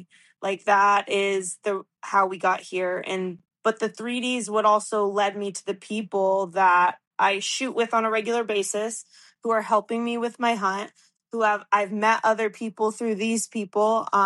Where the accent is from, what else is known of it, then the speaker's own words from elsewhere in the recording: Fishers, Indiana, United States; So I'm originally from Indiana.